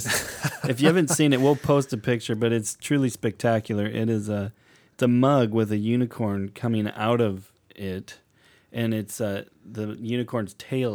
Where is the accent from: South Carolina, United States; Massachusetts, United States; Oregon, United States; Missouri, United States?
Oregon, United States; Portland; moved away as an adult; also born or lived in California; now in British Columbia, Canada; I was born in California, but I mm-hmm. lived most of my life in Portland before I came up to British Columbia mm-hmm. to go to college.